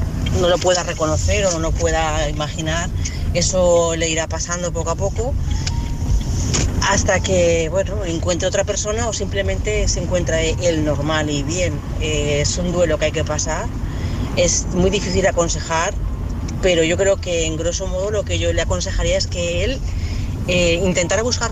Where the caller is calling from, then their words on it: Valencia, Valencian Community, Spain; Soy la corresponsal de Valencia.